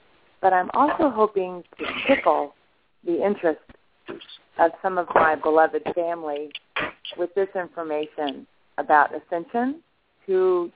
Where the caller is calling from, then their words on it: Madison, Georgia, United States; I'm calling from Madison, Georgia.